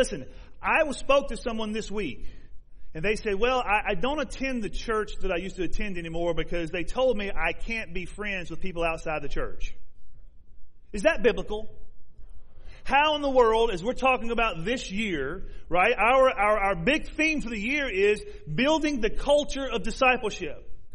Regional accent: the South, United States; I grew up in the South. I promise you that is the way Southerners act.

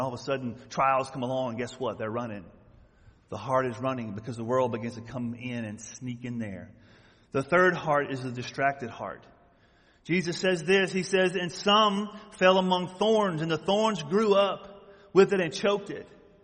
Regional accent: the South, United States; I grew up in the South where agriculture was big.

